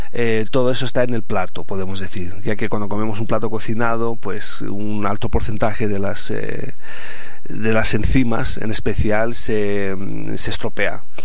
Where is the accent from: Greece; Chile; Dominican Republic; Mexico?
Greece; Yo siendo griego, es siempre un plato estrella es la musaca.